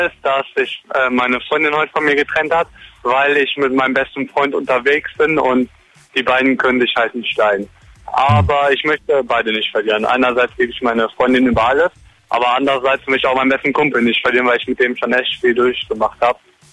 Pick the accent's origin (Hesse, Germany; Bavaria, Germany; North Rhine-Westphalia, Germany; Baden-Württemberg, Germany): North Rhine-Westphalia, Germany; Cologne; Ich komme aus Köln.